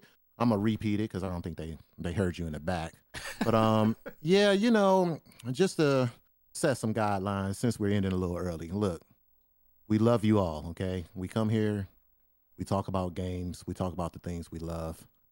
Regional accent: Detroit, Michigan, United States; Detroit's my hometown, for those of you who don't know. I'm from Detroit.

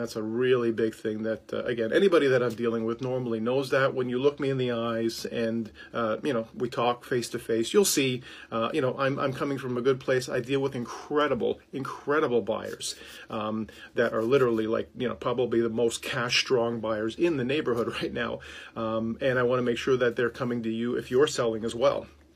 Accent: Toronto, Ontario, Canada; I grew up in Toronto in the 90s, and you know, hung out downtown

